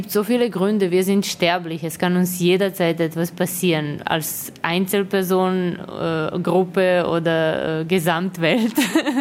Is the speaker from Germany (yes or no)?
no; Serbia; German is a second language; now in Vienna, Austria; Ich bin aus Serbien nach Wien ausgewandert und lebe in Wien.